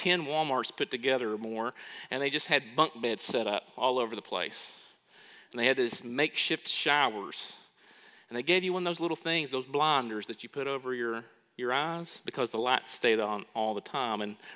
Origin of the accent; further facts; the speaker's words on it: United States; I'm an American, and I'm over here at this conference about Jesus